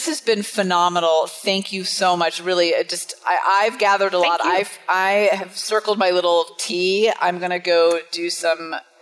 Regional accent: California, United States; My family is originally from Israel and we grew up in the Bay Area. So you just flew everywhere international.

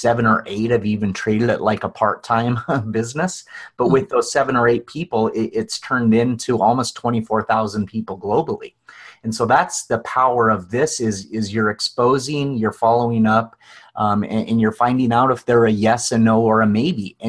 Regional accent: Wyoming, United States; also born or lived in Chicago, United States / Milwaukee, United States; we did not grow up in South Dakota. We grew up in Wyoming. We lived in, Chicago and then Milwaukee after I was done with graduate school.

